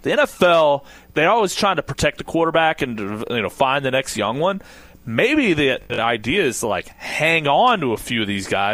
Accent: Louisville, Kentucky, United States; because Justin probably like that guy doesn't think I'm from Louisville. Get him out.

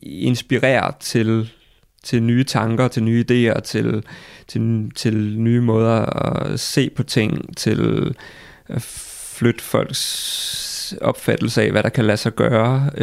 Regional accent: Thy, North Denmark Region, Denmark; Det er der også noget af det, der er med til at gøre mig stolt af, hvor jeg kommer fra, at der faktisk er plads til at lave sådan noget som live i Thy, selvom det er langt væk fra alting, siger folk.

